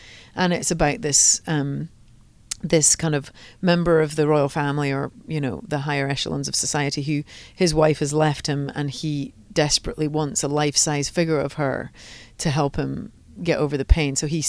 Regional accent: Scotland, United Kingdom; I'm Scottish.

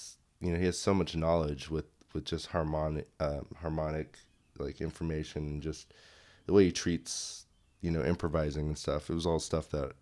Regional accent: Los Angeles, California, United States; My childhood was definitely spent in Koreatown for the most part. Just like L.A. in general

